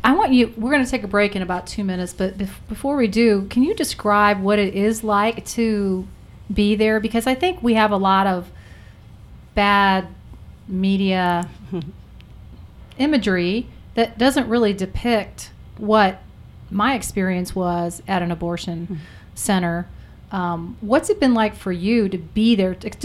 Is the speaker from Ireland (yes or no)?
yes; Ireland; Yeah, I'm Irish. I can never, I can, challenge me to tell a long story short.